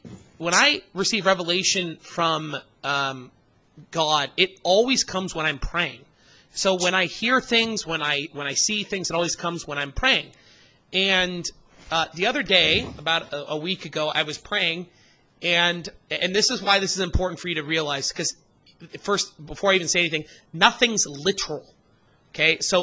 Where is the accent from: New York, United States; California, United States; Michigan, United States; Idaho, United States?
Idaho, United States; now in Canada; I've been in Canada too long, and I'm from Idaho.